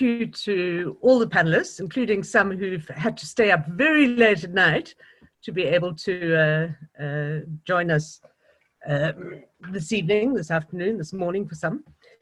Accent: South Africa; Cape Town in South Africa, my home country.

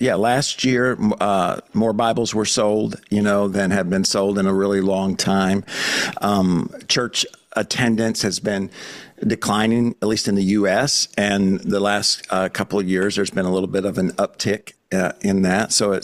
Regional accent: Michigan, United States; born there; also born or lived in Arkansas; now in South Florida, United States; And I was born in Michigan, but Steph and I, my wife, we met in Arkansas, small town.

